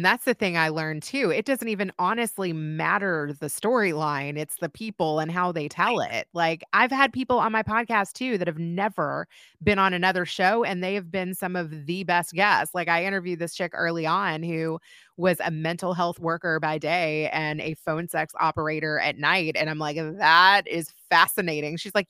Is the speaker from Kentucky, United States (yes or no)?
yes; Kentucky, United States; I grew up in Kentucky, like, you know, and when I was being raised, I had four grandparents and great grandparents, and we weren't flashy people.